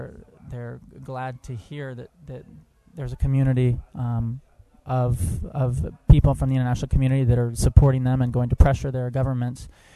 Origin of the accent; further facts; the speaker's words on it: Austin, Texas, United States; I'm from Austin, Texas.